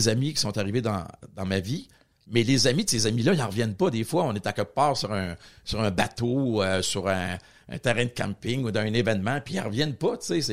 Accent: Portneuf, Quebec, Canada; moi, à Portneuf, j'ai grandi à Portneuf, entre Trois-Rivières puis Québec, sur la rive nord. Puis j'ai grandi avec l'eau.

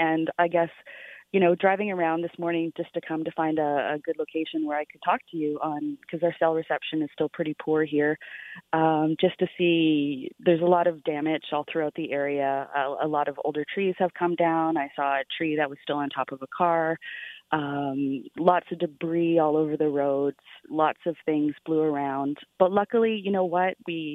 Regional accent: Eastern Passage, Nova Scotia, Canada; now in Cole Harbour, Canada; And growing up in Eastern Passage, we lived there before moving to Cole Harbour a few years ago.

